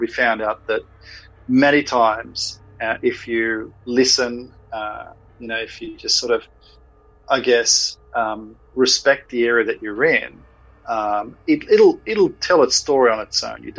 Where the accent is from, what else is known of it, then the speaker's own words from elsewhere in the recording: Australia; look, you know, guys, we're here from Australia.